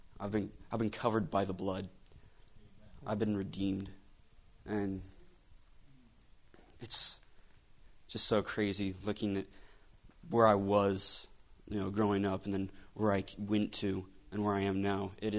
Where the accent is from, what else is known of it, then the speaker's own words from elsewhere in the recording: Plummer, Idaho, United States; I'm from Plummer, Idaho, 20 years old.